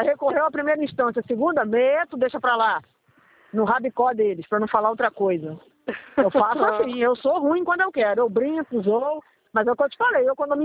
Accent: Nazaré, Leiria, Portugal; lá na minha terra, lá em Portugal, lá em Nazaré

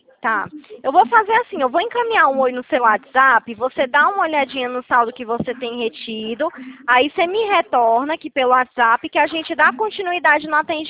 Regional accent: Campinas, São Paulo, Brazil; Eu sou de Campinas, tá? Porém, eu já morei aí próximo.

